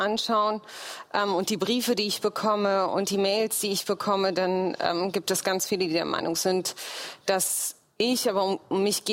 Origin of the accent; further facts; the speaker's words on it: Berlin, Germany; Und ich sage dann, ich bin Deutsche. Und wenn sie nachbohren und ich sage dann, ich bin Berlinerin und weiter nachbohren. Und ich sage, ich komme aus Moabit.